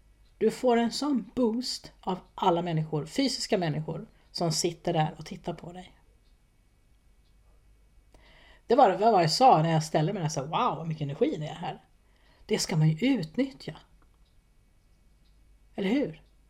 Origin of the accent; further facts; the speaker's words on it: Stockholm, Stockholm County, Sweden; jag är från Stockholm, från Sverige